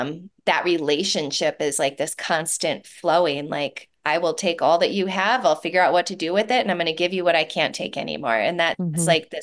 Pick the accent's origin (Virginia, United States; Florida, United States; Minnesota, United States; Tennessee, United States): Minnesota, United States; Delano; I grew up in a little town west of Minneapolis.